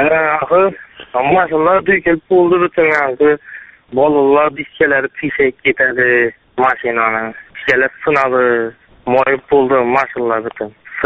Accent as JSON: {"language": "Uzbek", "town": "Hazorasp", "region": "Khorezm Region", "country": "Uzbekistan", "said": "Men Xazarasdanman."}